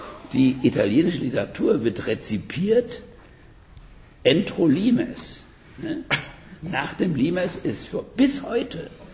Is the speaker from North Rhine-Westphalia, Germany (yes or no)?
no; Berlin, Germany; Sage ich als Berliner.